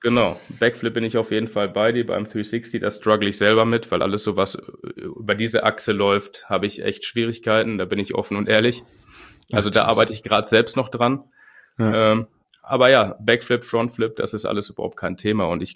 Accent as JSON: {"language": "German", "town": "Winterberg", "region": "North Rhine-Westphalia", "country": "Germany", "said": "Ich komme aus Winterberg. Ich lebe hier jetzt seit 15 Jahren mit meiner Frau zusammen"}